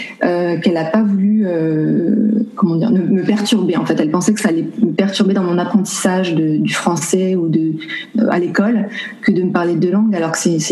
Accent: France; moi, j'ai grandi en France, mais mon père est guadeloupéen.

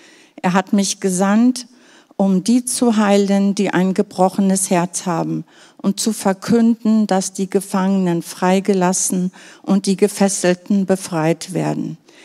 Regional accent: North Rhine-Westphalia, Germany; Ich bin im Münsterland aufgewachsen als älteste von 4 Geschwistern.

